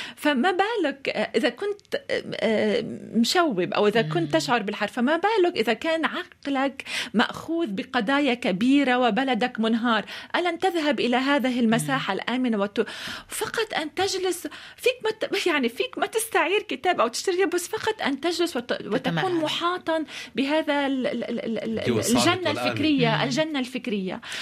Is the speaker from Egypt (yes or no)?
no; Lebanon; نستطيع كلبنانيين ولبنانيات الذهاب إلى والاستعانة بالكتب